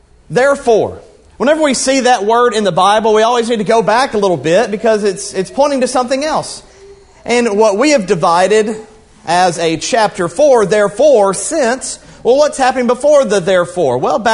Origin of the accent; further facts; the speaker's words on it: Columbia, Tennessee, United States; I'm originally from Columbia, Tennessee, so I'm a Middle Tennessee folk.